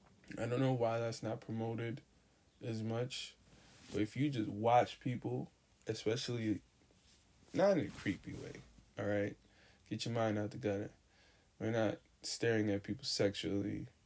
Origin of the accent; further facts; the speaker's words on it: Brooklyn, New York, United States; And I'm from Brooklyn. I was terrified of getting stabbed up.